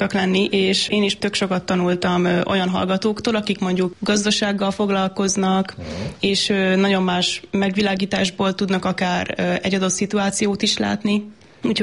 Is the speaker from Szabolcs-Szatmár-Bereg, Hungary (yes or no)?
no; Pécs, Baranya, Hungary; Pécsi vagyok.